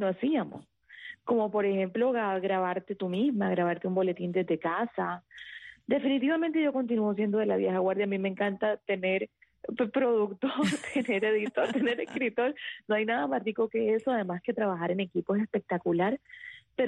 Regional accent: Cartagena, Bolívar, Colombia; Yo soy costeña, yo soy de Cartagena, Colombia.

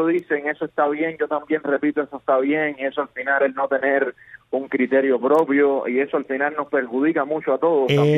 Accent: Cuba; now in United States; yo me crié con música cubana y la música cubana toda es bailable, desde un danzón, un bolero, hasta la música timba con la que yo también crecí en Cuba en los 90.

